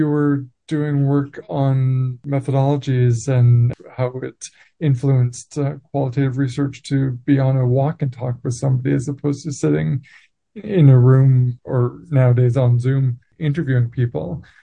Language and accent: English; Quebec, Canada; Université de Sherbrooke in Quebec, in my home country.